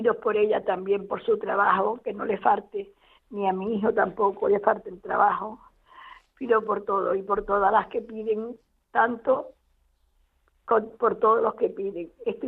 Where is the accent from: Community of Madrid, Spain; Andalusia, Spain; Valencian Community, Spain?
Andalusia, Spain; Huelva; Bueno, yo soy de Huelva, pero me tuve que ir al hospital sin tener ganas de ir